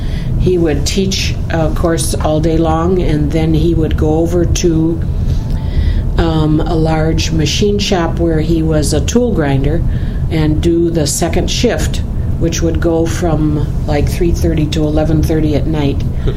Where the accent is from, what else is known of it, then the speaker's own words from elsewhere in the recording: Ortonville, Minnesota, United States; born there; I was born in Ortonville, Minnesota, and Ortonville, Minnesota is on the South Dakota border. It was my mom's home